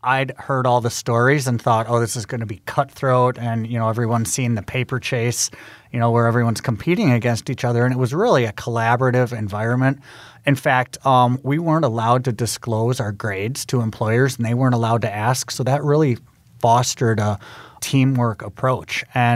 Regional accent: Milwaukee, Wisconsin, United States; I actually used the fact that I was from Milwaukee to try to get an in with GE Healthcare.

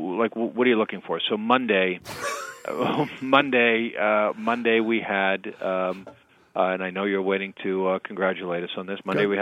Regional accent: Weymouth, Massachusetts, United States; I grew up in Weymouth when Building 19 was still the Building 19 in the Hingham Shipyard.

